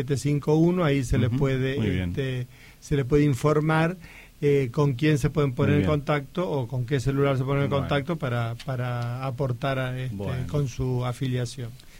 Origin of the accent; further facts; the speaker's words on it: Argentina; nosotros, como argentinos, tenemos que dar